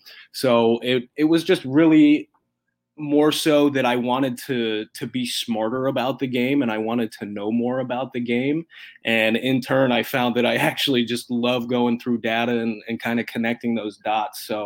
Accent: Columbus, Ohio, United States; Yeah, so I grew up in Columbus and obviously still live here now, but my father was born in Squirrel Hill back in the 60s

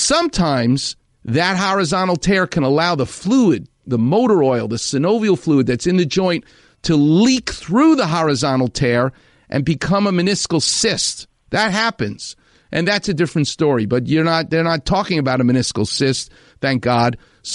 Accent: New York, United States; And I've been to New York. I'm from New York.

